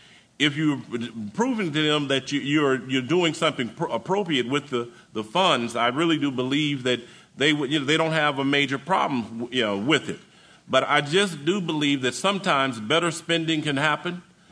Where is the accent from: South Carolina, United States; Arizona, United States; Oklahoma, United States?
Oklahoma, United States; Oklahoma City; now in Bryan, United States; I'm from Oklahoma City, but I have made Bryan College Station my home.